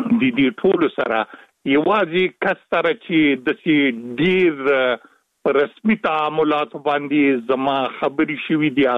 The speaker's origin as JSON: {"language": "Pashto", "country": "Afghanistan", "said": "وجدان مې اجازه نه راکوله چې زمونږ وطن د شوروي سرو پوځونو له خوا ځنې اشغال بي او زه په قرار باندې کینم"}